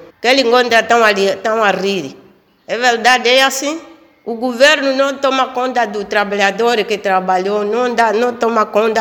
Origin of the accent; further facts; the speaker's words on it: Ambala, Huambo, Angola; born there; Eu fui lá, foi nascer em Ambala.